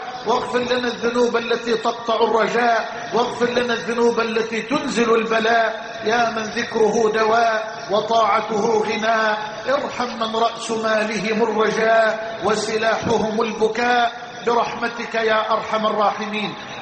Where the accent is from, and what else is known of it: Egypt